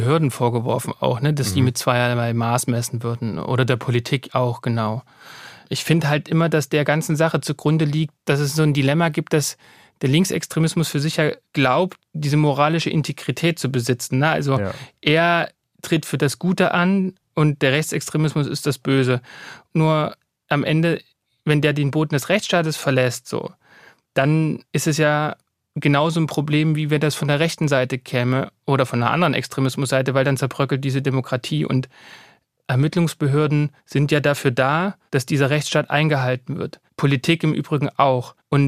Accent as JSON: {"language": "German", "region": "East Germany", "country": "Germany", "said": "Ich komme ja selber aus dem Osten Deutschlands"}